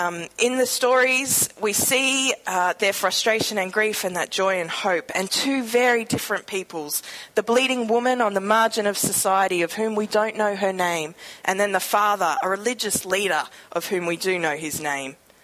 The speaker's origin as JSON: {"language": "English", "region": "Queensland", "country": "Australia", "said": "For me as a Queenslander, there's a story of Old Marpoon in Western Cape York"}